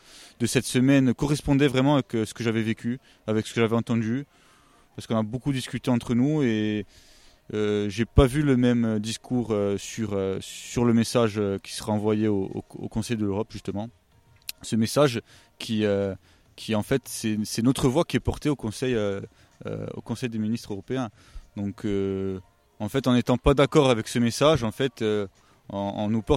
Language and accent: French; Bastia, Corsica, France; donc je viens de Bastia